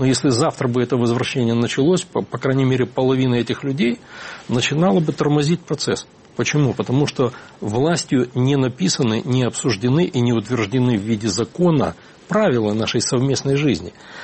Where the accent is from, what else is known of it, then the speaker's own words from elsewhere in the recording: Crimea, Ukraine; born there; поскольку я родился в Крыму, и у меня там и друзья, и знакомые, и родные, и очень широкий круг общения